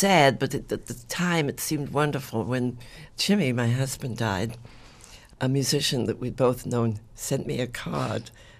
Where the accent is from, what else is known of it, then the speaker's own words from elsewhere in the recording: England, United Kingdom; I'm from England